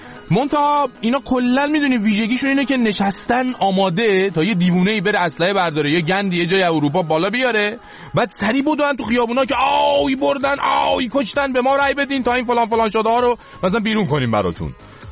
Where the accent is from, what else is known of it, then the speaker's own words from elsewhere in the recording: Iran; بگم ما چون ایرانی هستیم